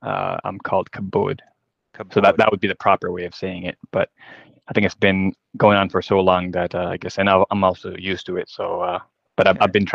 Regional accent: Chad; also born or lived in Iowa City, United States / Ames, United States; I was born in Iowa City. Lived in the States my first 7 years, so in Ames, Iowa. I also lived overseas, and I'm originally from Chad. So both parents are from Chad, and I lived, I guess, in Africa for a while, in Europe, and in the U.S.

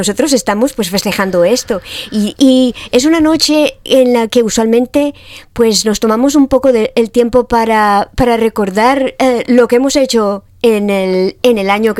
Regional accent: Spain; Y reunión, y reunión, y reunión, como somos los españoles.

